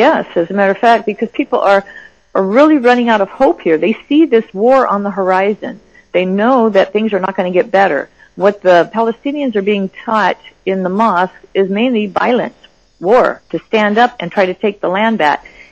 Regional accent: United States; So me being an American is a strike against me. Me being a Christian is also a strike against me

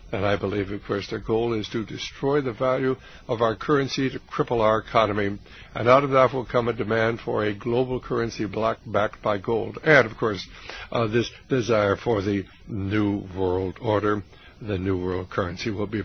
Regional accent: United States; Well, first of all, I'm one American citizen.

